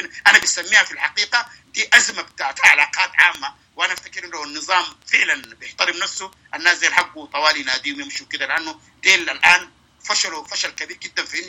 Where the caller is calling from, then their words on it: United States; لكن عموما الآن أنا بتكلم معك من أمريكا